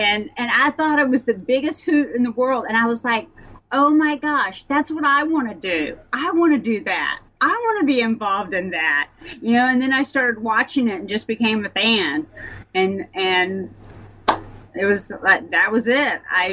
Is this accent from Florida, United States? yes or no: yes; Tallahassee, Florida, United States; Yes, I grew up in Tallahassee.